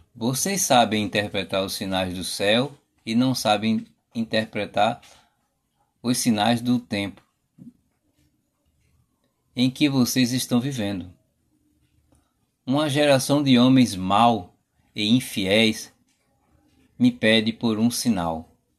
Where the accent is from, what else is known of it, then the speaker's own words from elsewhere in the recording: Sergipe, Brazil; Eu sou do Nordeste, Sergipe, Nordeste aqui.